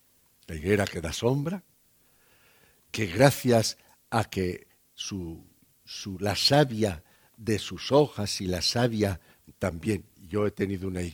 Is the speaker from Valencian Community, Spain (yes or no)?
yes; Nazaret, Valencian Community, Spain; born there; Yo nací en Nazaret. Sí, sí, yo nací en Nazaret de Valencia, ¿eh?